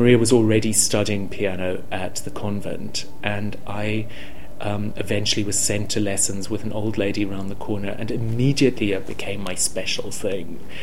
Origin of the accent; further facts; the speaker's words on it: Zimbabwe; it was just a lovely new thing for me to have as a young boy growing up in Zimbabwe